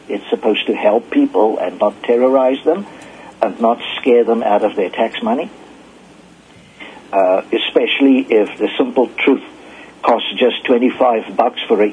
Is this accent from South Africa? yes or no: yes; South Africa; I grew up in South Africa and I've lived some of the stuff that the left in your country is playing with.